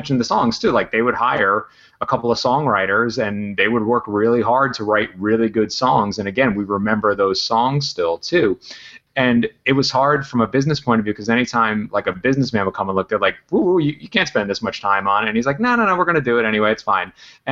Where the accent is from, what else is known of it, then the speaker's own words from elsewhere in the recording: New Jersey, United States; My dad is, they live in Delaware now, my parents, but I grew up in New Jersey.